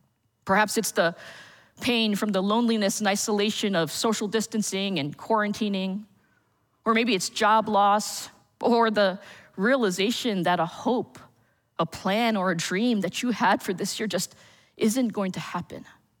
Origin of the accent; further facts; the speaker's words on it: New Jersey, United States; I'm originally from New Jersey. All of my family is still there.